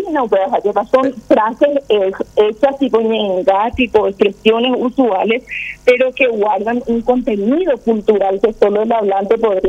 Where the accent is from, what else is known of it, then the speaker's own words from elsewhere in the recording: Paraguay; todos los paraguayos, porque somos paraguayos